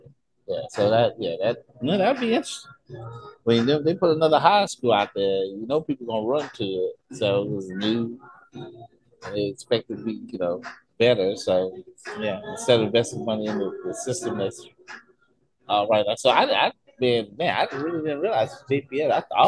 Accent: New Orleans, Louisiana, United States; You know, growing up in New Orleans, you know, our private schools play with the public schools.

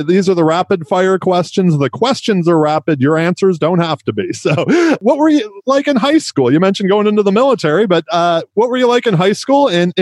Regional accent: Detroit, Michigan, United States; I was born and raised in Metro Detroit, so I am a Motown guy.

